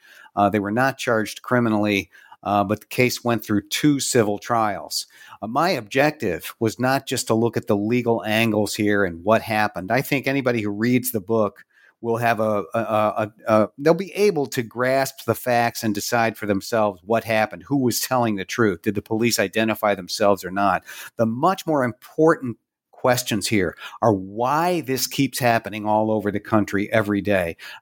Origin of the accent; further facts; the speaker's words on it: Pittsburgh, Pennsylvania, United States; The book begins with an incident that took place here in Pittsburgh, my hometown, 10 years ago in 2010, in one of our high crime neighborhoods.